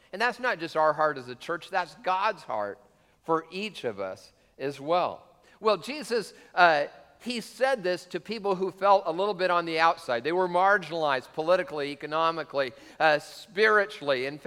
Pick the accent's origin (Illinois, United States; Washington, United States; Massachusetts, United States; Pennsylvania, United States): Washington, United States; Tacoma; Hey, I'm not from the east side, I'm from Tacoma. You know?